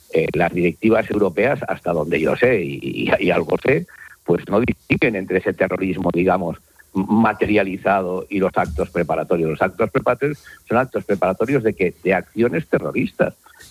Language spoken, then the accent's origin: Spanish; Catalonia, Spain; nosotros somos catalanes, tan catalanes o más